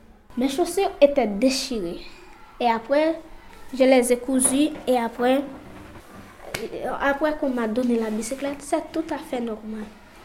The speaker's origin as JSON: {"language": "French", "country": "Haiti", "said": "Et puis, moi, je suis haïtien."}